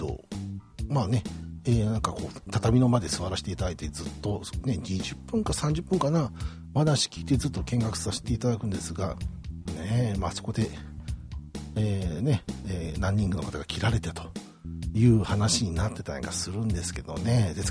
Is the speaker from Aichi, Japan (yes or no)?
yes; Nagoya, Aichi, Japan; いつもなんですけど僕名古屋から来ていますので、名古屋からこの京都という町に来て京都で感じることっていうのかな